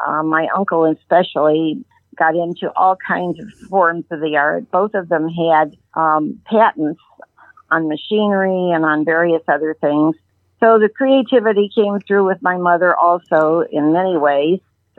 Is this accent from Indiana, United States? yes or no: yes; Peru, Indiana, United States; born there; I was born in Peru, Indiana, and my mother and dad dad's father and family … … Had been there for a good many years. And it's a small town.